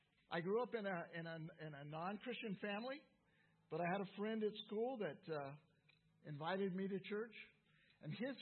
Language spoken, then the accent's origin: English; California, United States; that one time I was back in my home state of California